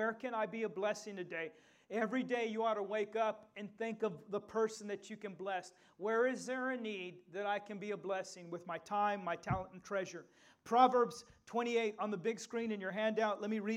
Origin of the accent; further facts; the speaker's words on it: San Antonio, Texas, United States; born there; I was born in America. I was born a Texan.